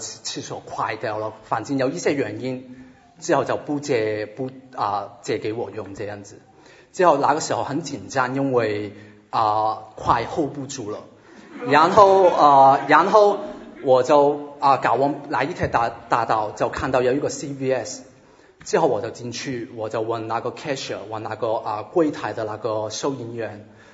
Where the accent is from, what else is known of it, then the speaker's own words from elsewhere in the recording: Hong Kong; Chinese is a second language; 来自香港，所以国语一般般。